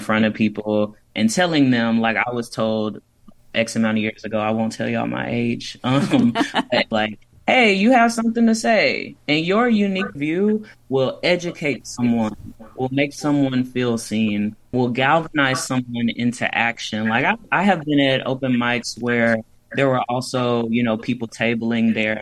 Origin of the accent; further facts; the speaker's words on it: Bible Belt, United States; I grew up in the Bible Belt.